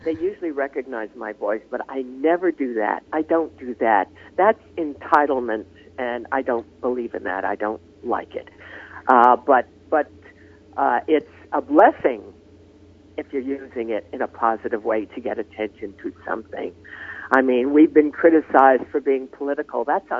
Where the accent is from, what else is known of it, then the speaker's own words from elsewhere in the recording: United States; I am a person, a human being. I am an American. I am a citizen, and I have an opinion.